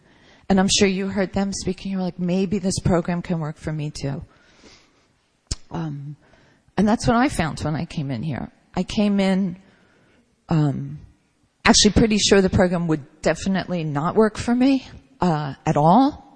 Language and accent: English; Philadelphia, Pennsylvania, United States; now in New York City, United States; And I grew up in Philadelphia, and my only goal was to move to New York City